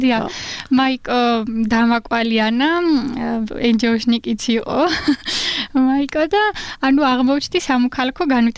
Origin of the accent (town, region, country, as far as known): Apeni, Kakheti, Georgia